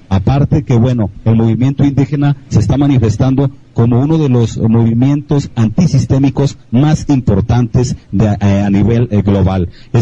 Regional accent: Guadalajara, Jalisco, Mexico; Venimos de la ciudad de Guadalajara, Jalisco, México, la tierra del mariachi

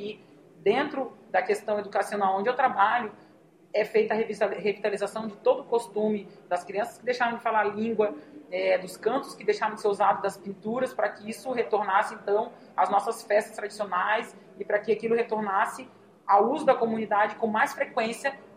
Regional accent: Rio Grande do Sul, Brazil; born there; Eu nasci na aldeia do Ligeiro, que é uma aldeia próxima, deixa eu ver uma referência, próxima de Passo Fundo.

